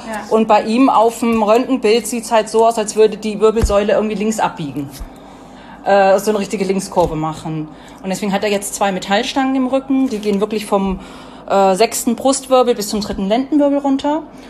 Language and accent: German; Lower Saxony, Germany